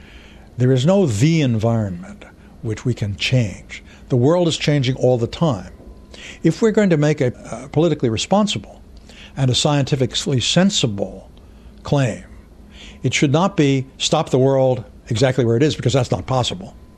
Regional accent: United States; But as an American, I must say

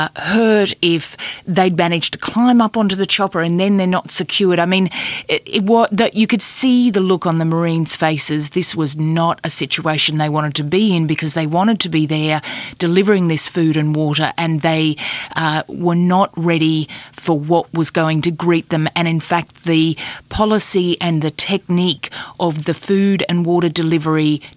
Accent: Australia; was saying El Comandante, and we are Australian, and that was about it.

